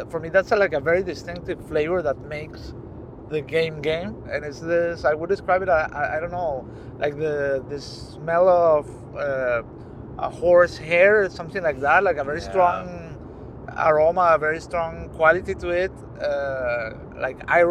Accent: Caracas, Capital District, Venezuela; English is a second language; Like, I grew up in Caracas, in a big city, and there is no hunting there at all.

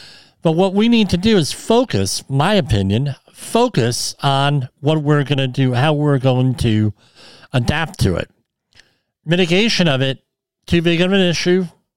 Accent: Woodbridge, New Jersey, United States; I mean, where I grew up in Woodbridge, and I'm sorry I don't have pictures of this from when I was growing up, but we had in Woodbridge, we had where the Woodbridge Center Mall is, that was all clay pits.

